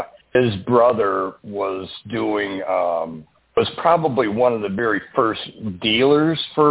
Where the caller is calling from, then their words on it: Troy, Michigan, United States; I'm calling from Troy, Michigan.